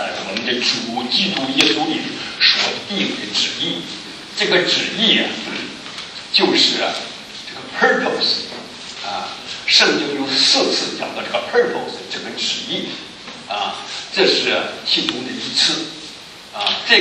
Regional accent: China

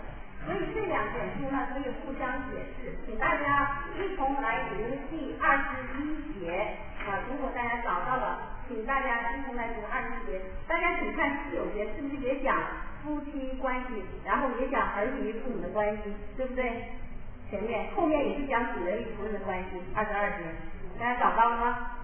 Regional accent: China; 我们中国人父母呢，得了 B 啊，得了个 A minus 回来就要问为什么没得 A 呀

